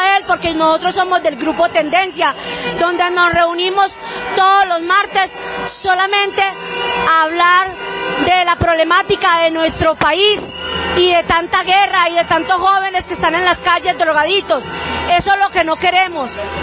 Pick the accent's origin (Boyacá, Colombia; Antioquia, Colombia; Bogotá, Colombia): Antioquia, Colombia; Medellín; Vengo de la ciudad de Medellín, Antioquia